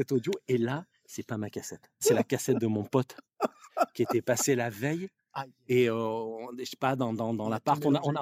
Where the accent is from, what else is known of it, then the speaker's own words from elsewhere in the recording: Hyères, Provence-Alpes-Côte d'Azur, France; De Hyères. Je suis né à Hyères. J'habite un petit village qui s'appelait Leval, au-dessus de Brignoles.